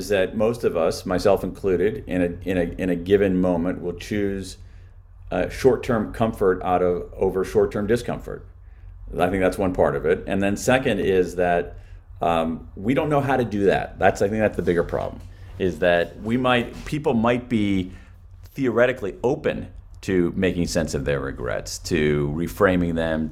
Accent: United States; This country, my country, I mean, you know, I'm an American, and in America today, we are wrestling with this

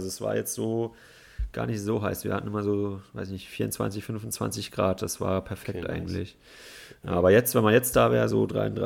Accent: Berlin, Germany; was man halt so als Berliner macht

